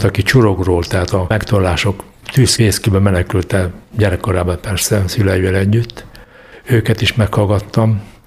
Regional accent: Sárprés, Tolna, Hungary; born there; also born or lived in Bonyhád / Szombathely; Sárprésen születtem, ez egy kis falu, Szekszártól délre, a Sárkod legkisebb települése. Középiskoláimat Bonyhádon, a valamikori evangélikus gimnáziumon végeztem

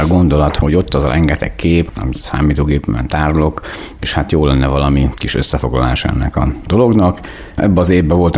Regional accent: Püspökladány, Hajdú-Bihar, Hungary; Egyébként nem Kiskunságon születtem, én Hajdú-Bihar megyei vagyok, Püspökladányban nőttem föl, majd középiskola után Szegedre kerültem a tanárképző főiskolára

